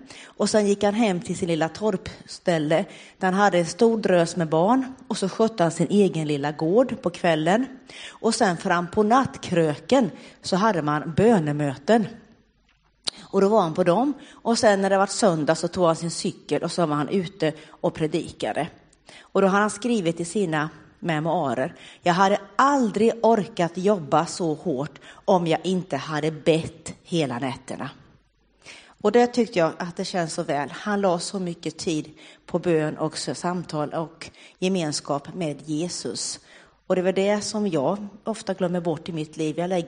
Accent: Ödeshög, Östergötland, Sweden; hemma i Ödeshög och sjöng. Och det var jätteroligt för mig att liksom få ta med mina vänner härifrån hem till mina vänner där.

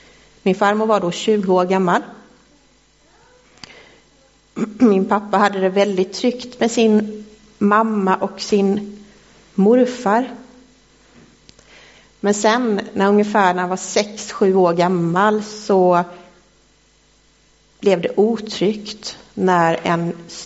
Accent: Gnosjö, Jönköping County, Sweden; Jag är uppväxt i Marås utanför Gnosjö. Och där har jag även min mamma och pappa. Min bror.

